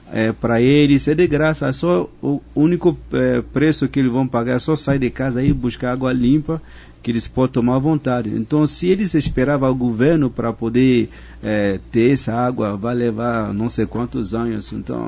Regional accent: Burkina Faso; olha para o Burkina Faso, para a minha terra

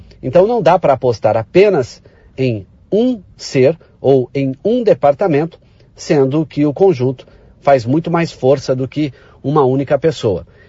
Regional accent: Brazil; Veja, Luciana, nós, enquanto brasileiros, tínhamos uma seleção, um grupo, um time, ou seja, um grupo maior.

